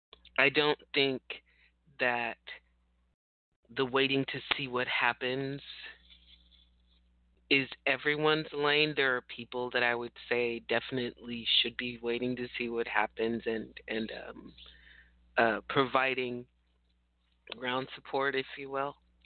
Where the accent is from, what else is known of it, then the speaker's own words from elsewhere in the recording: California, United States; I'm from California, and I don't have children.